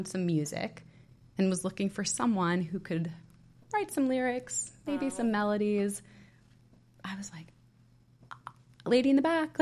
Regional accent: New York, United States; I grew up on Long Island. I went to the Hayden Planetarium.

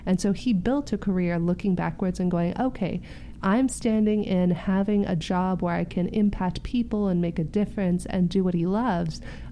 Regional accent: San Diego, California, United States; For those of you who don't know me, I grew up in San Diego.

